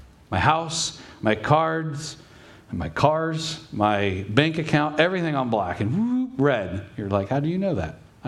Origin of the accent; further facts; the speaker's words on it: Long Beach, California, United States; But where I grew up in Long Beach, everything was passed down.